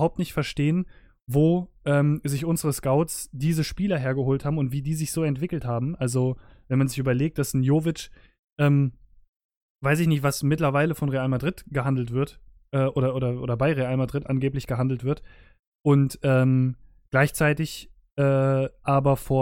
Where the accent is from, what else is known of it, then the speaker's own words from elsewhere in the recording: Frankfurt, Hesse, Germany; wir als Frankfurter, wir können das ja auch sehr, sehr gut quasi trennen